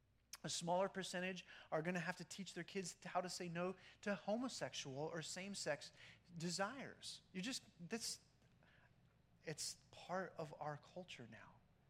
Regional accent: Pennsylvania, United States; I grew up in Pennsylvania. And I'd be like a deer in the headlights.

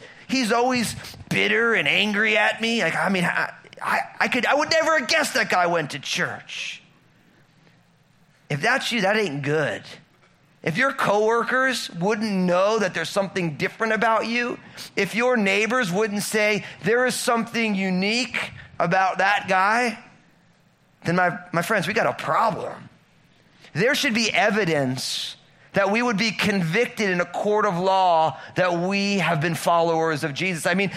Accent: Washington, United States; I'm a pastor from Washington State.

